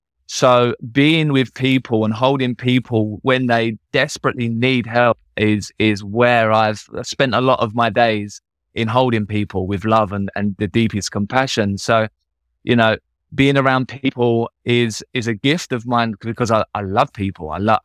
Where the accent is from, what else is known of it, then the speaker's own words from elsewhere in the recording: London, United Kingdom; I was born in London, but grew up in London, in England, for most of my life.